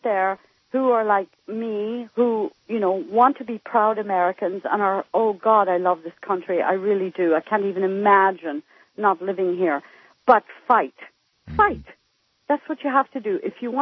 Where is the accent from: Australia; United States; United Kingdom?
United Kingdom; Northern Ireland; I grew up, I'm from Northern Ireland